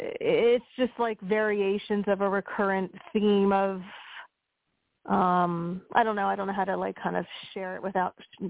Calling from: Pennsylvania, United States; from Pennsylvania.

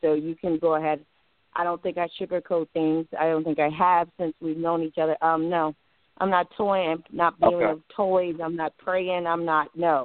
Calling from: New Albany, Mississippi, United States; I'm calling from New Albany, Mississippi.

